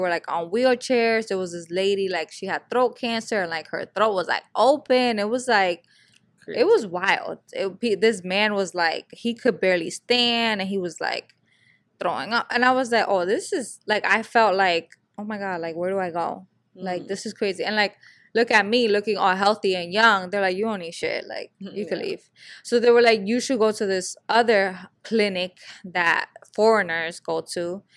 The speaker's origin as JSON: {"language": "English", "country": "United States", "said": "They're like, so where are you from? They always ask this. And I'm like, why do you care? Mm-hmm. The United States of America."}